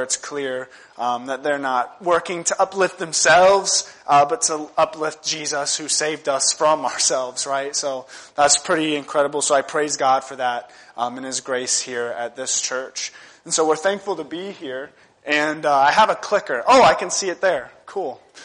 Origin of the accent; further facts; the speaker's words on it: Middletown, Ohio, United States; And so I grew up in Middletown, Ohio. That's still where I live, actually. I'm 23 years old.